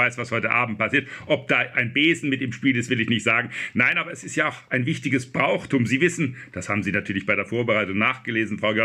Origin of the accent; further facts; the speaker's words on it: Southern Germany, Germany; Aber ich komme ja auch aus Süddeutschland